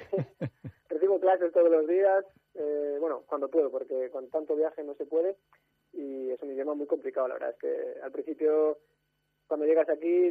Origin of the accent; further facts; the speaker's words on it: Spain; No, soy el único español y sí, el único extranjero incluso del staff.